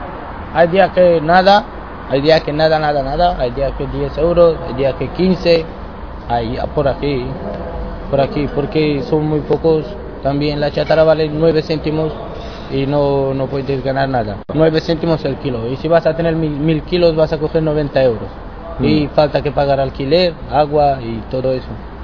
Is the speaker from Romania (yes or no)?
yes; Tecuci, Galați County, Romania; now in Spain; se llama Tecuci, Galați.